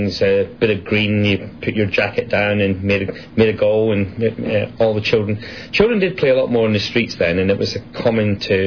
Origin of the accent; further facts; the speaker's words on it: Bellshill, Scotland, United Kingdom; From Belshill in Scotland, which is in Strathclyde area, probably about 30 minutes from Glasgow.